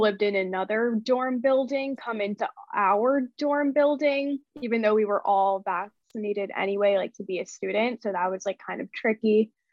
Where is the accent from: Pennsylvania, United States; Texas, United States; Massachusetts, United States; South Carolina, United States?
Massachusetts, United States; and I'm from Massachusetts, so it's about like a 6 hour by train or by car.